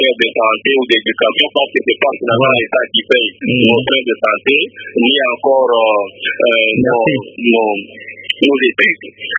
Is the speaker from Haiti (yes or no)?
no; Kasaï-Occidental, DR Congo; Je suis originaire de la province du Kassai occidental